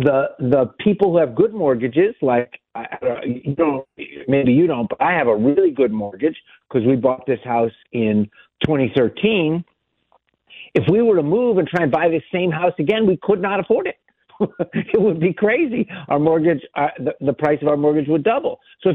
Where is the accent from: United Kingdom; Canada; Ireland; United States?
United States; Miami, Florida; I grew up in Miami. I'm one of four. None of us live in Miami. But my mom still does.